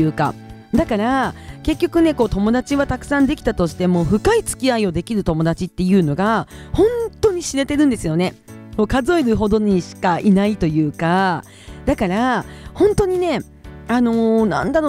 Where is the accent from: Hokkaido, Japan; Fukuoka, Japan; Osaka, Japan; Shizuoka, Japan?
Hokkaido, Japan; Kushiro; なのでやっぱりね地元が釧路っていうのもあるし、魚とかね上手に食べれるようになれたらいいなとかすごい思いますね。